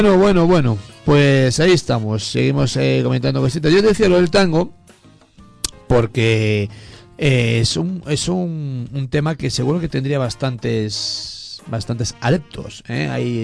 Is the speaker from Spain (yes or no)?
yes; Andalusia, Spain; Bueno, yo soy andaluz y no tengo ni idea de sevillana, ya te lo digo.